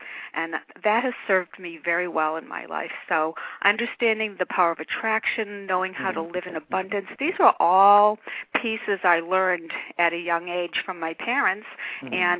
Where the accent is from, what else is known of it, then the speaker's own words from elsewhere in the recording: Boston, Massachusetts, United States; And I grew up in Boston, Massachusetts, in a working class neighborhood of Boston called Roslindale.